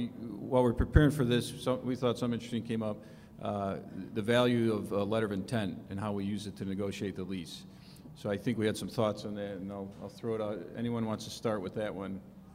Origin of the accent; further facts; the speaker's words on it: Chicago, Illinois, United States; So it's a panel, but you know, we're all from Chicago.